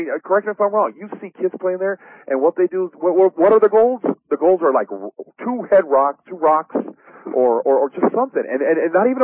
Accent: California, United States; We got to give a shout out to these guys out here since we're from Southern California.

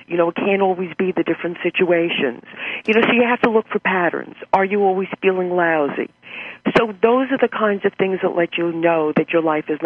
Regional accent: New York, United States; I mean, I'm from New York, so look at what was just going on with Anthony Weiner.

